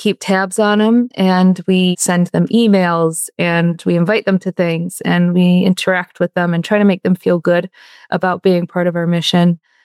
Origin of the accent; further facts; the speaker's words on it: New York, United States; now in Rhode Island, United States; I'm originally from New York State, and the culture shock has been, for me, delightful.